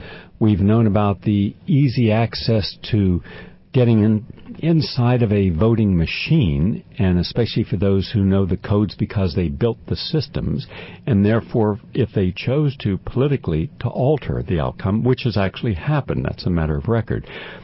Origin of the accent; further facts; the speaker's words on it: West Virginia, United States; I'm from West Virginia. You ever gone through the Appalachians?